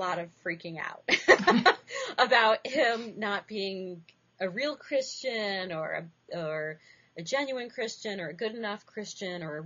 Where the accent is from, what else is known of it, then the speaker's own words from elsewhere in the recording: New York, United States; I grew up in New York.